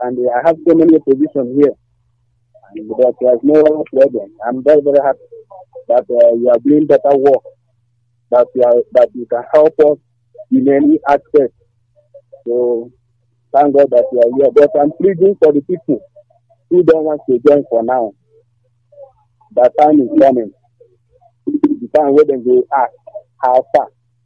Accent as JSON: {"language": "English", "region": "Anambra", "country": "Nigeria", "second_language": "English", "said": "I'm from Anambra State. I'm from Awo Nsikwe Olise in Ekwutu Local Government, Anambra State."}